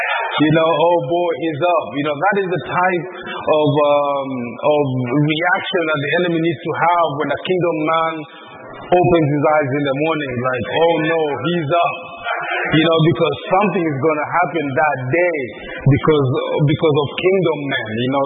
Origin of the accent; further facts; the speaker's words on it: Kenya; also born or lived in United States; growing up in Kenya and then coming to the U.S. and then going back to Kenya has kind of given me a privilege of understanding two cultures